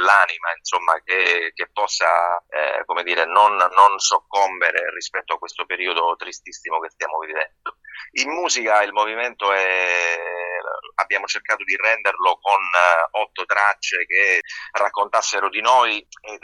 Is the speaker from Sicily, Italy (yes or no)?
yes; Gela, Sicily, Italy; Io sono originario di Gela, provincia di Caltanissetta, quindi Sicilia orientale.